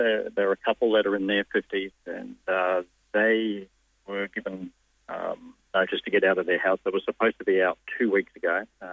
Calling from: Mooloolaba, Queensland, Australia; Mooloolaba.

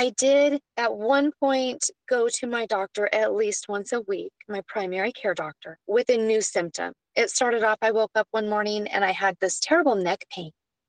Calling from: Prescott, Arizona, United States; So I'm chatting from the States. I'm in Prescott, Arizona

